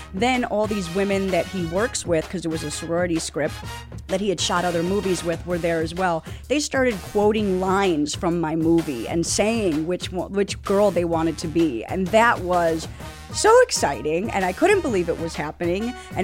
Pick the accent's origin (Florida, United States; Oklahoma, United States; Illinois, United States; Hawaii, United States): Illinois, United States; Chicago; also born or lived in New York; now in Los Angeles, United States; I come from Chicago, I lived in New York.